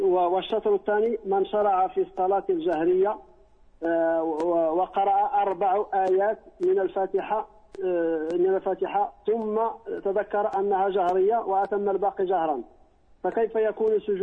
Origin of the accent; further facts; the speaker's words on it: Morocco; عندنا في المغرب أخطاء ترتكب في الماضي والحاضر